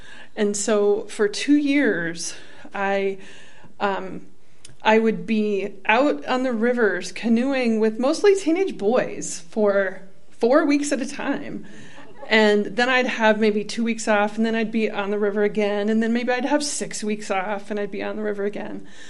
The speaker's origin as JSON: {"language": "English", "town": "Story City", "region": "Iowa", "country": "United States", "tie": "born there", "said": "I was born in Iowa, in a little town in north central Iowa called Story City."}